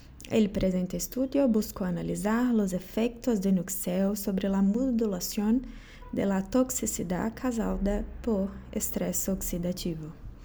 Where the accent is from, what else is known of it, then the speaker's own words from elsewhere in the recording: Brazil; Spanish is a second language; yo soy brasileña y estudio en la Universidad Federal del Pampa, ubicada en Uruguayana.